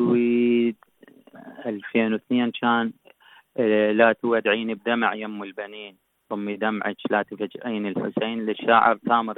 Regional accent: Iraq; moved away as an adult; also born or lived in Stockholm, Sweden; now in London, United Kingdom; بعد خروجي من العراق والاستقرار في ستوكهولم في السويد سنة 2002، ثم هاجرت إلى لندن سنة 2009.

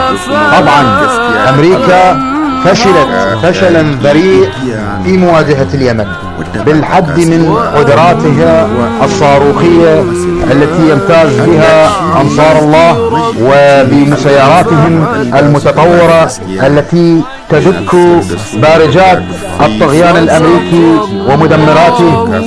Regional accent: Basra, Basra Governorate, Iraq; من العراق البصرة.

